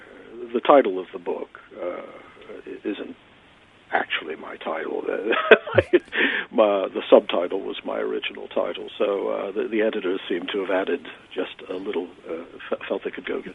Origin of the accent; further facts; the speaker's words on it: Maryland, United States; I'm from Maryland, so like many Marylanders, I was raised with, I was force-fed H.L. Mencken in school through much of my youth